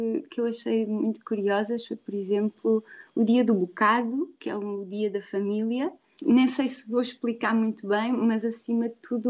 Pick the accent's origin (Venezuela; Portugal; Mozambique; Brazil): Portugal; Évora; born there; moved away as an adult; also born or lived in Lisbon; now in São Tomé and Príncipe; eu já estava há algum tempo em Lisboa, porque eu nasci em Évora, mas depois fui para Lisboa para a faculdade e fiquei lá. Já eram muitos anos de Lisboa